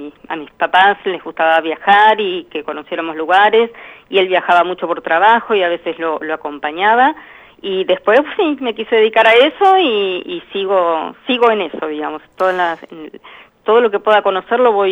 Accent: Argentina

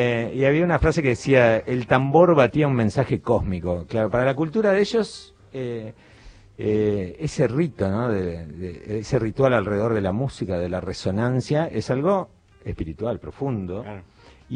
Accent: Mexico City, Mexico; now in Uruguay; Yo me crié en Ciudad de México.

